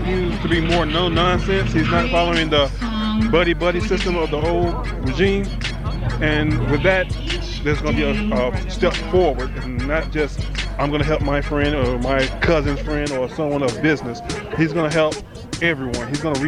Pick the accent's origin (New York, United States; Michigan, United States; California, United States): Michigan, United States; I'm from Michigan.